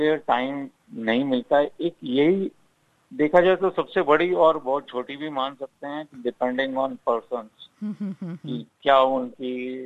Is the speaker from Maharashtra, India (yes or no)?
yes; Mumbai, Maharashtra, India; now in Australia; मैं मुंबई से हूँ।